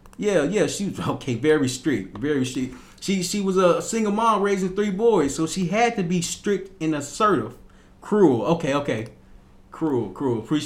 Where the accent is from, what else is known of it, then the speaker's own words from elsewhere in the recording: Little Rock, Arkansas, United States; I remember this one time I was staying back in my hometown, Little Rock, Arkansas. And as I'm standing in my hometown, it had snowed.